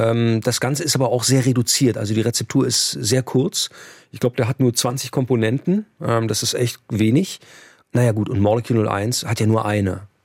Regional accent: Kassel, Hesse, Germany; Dazu komme ich aus Kassel

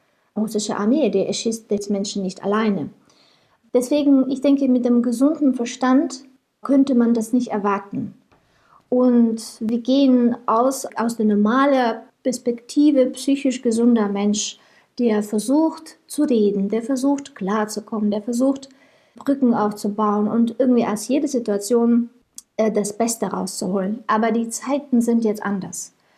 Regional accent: Ukraine

